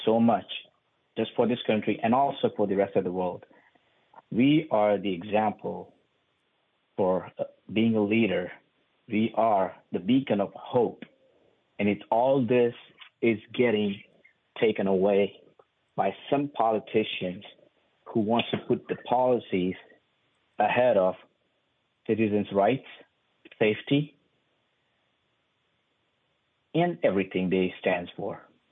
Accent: India; English is a second language; moved away as an adult; now in United States; I was born and raised in India in lower middle class family, and I came to the United States in 2008.

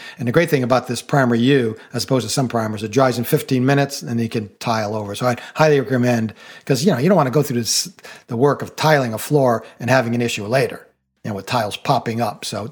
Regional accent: New England, United States; also born or lived in Coconut Grove, Florida; I'd never seen terrazzo in my life growing up in New England, and I moved to Coconut Grove, Florida many years ago

